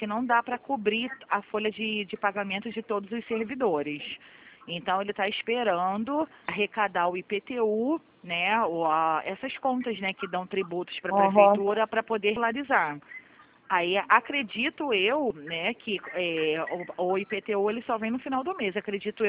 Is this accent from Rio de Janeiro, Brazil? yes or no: yes; Rio de Janeiro, Brazil; Eu sou do Rio.